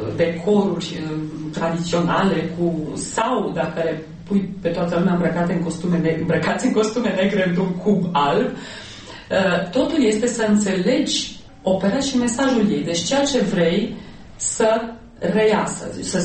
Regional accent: Romania; locuiesc într-o valiză și atunci asta nu mă face decât un fel de cetățean internațional, dar care este român.

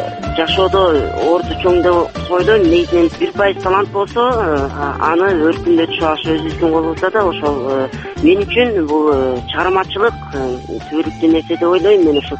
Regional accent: Akyi, Naryn Region, Kyrgyzstan; born there; Мен 1986 жылын Кочкор районунун Акый айылында туулгам.

